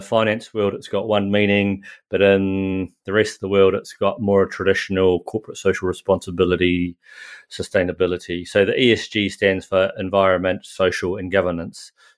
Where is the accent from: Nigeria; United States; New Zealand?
New Zealand; now in Hamburg, Germany; So I'm actually a Kiwi, a New Zealander living in Hamburg, Germany. So I've been here about 9 years now.